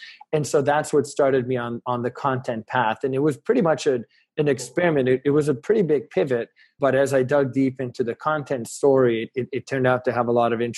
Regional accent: Hungary; now in United States; And, you know, we came from Hungary, which was a, you know, post-Soviet country where they didn't have consumer education nearly as much as in the US.

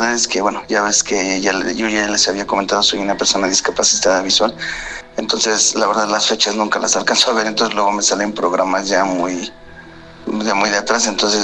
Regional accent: Cuajimalpa, Mexico City, Mexico; Yo soy de la Ciudad de México y soy de la Alcaldía de Coajimalpa

